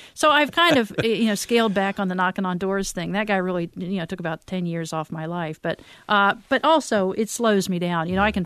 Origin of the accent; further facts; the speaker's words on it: Norfolk, Virginia, United States; I'm from Norfolk, Virginia, and we've got an abundance of Aladdin really in this part of the country